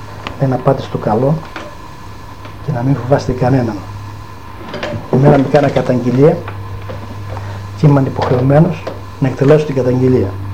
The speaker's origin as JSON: {"language": "Greek", "town": "Lagkadas", "region": "Central Macedonia", "country": "Greece", "said": "Είμαστε από το Λαγκαδά"}